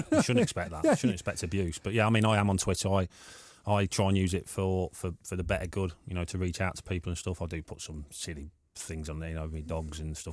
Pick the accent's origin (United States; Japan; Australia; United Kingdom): United Kingdom; born there; obviously from where I was born up in Eton, 15 minutes from my house.